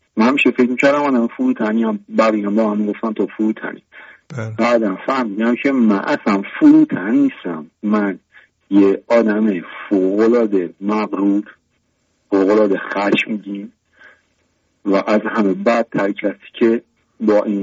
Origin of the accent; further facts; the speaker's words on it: Isfahan, Iran; moved away; اهل اصفهان هستم، چند سالیه که کلا مهاجرت کردم و بلوش 32 سالم هست.